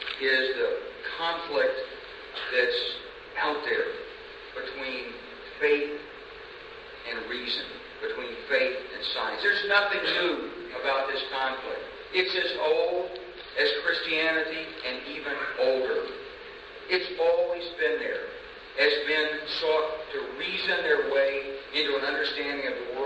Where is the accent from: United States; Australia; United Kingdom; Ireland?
United States; Arkansas; You know, when I was growing up in Arkansas, everyone read about the Scopes trial in Tennessee in 1924.